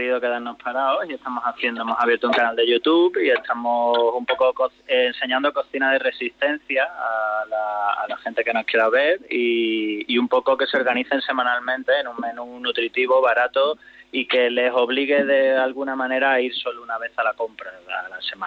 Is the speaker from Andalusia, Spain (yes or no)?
yes; Cádiz, Andalusia, Spain; todo lo que he aprendido de mi bagaje fuera de Cádiz desde que salí de la escuela, traérmelo ahora a mi tierra